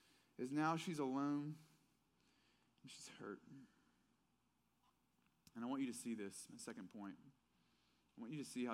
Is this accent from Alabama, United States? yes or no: yes; Tuscumbia, Alabama, United States; accent: southern; now in Texas; I brought her back to Tuscumbia to meet everyone. And you can't, I've lost a lot of my southern accent, sadly, in Texas.